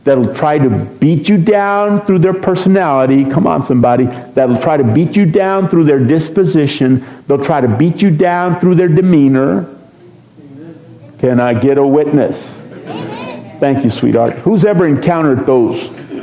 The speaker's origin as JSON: {"language": "English", "region": "Texas", "country": "United States", "tie": "born or raised there", "said": "You know, I was raised in Texas. This is like, you know, everything's bigger and better."}